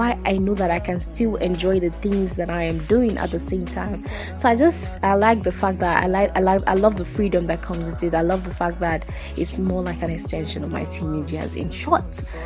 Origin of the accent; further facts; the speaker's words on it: Nigeria; In case you don't know, I'm Nigerian.